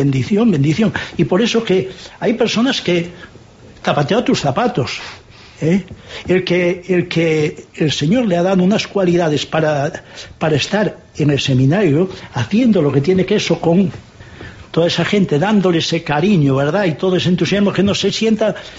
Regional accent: Galicia, Spain; Lógico es que yo, como gallego que soy, ¿verdad?

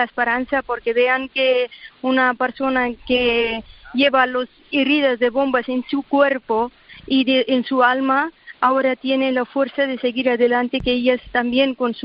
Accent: Afghanistan; now in Spain; he olvidado mi tierra, la gente que están sufriendo, porque yo he pasado muchos dolores en Afganistán

